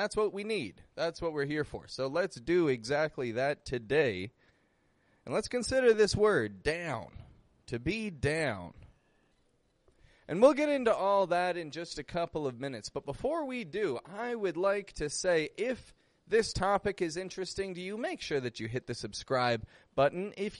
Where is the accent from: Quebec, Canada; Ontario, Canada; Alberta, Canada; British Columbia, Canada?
Ontario, Canada; Toronto; now in Mexico; I'm from Toronto, I live in Mexico, and today I'm recording this podcast episode from out on my terrace.